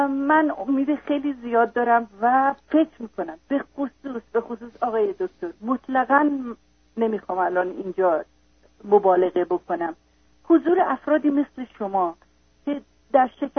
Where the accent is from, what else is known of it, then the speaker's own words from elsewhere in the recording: Iran; من به عنوان یه ایرانی